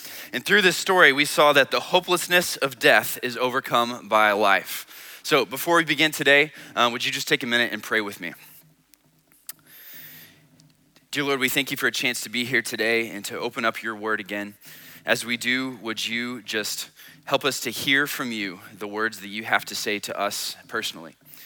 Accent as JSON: {"language": "English", "region": "Texas", "country": "United States", "tie": "born or raised there", "said": "I was raised in West Texas in the district that was showcased on the movie Friday Night Lights."}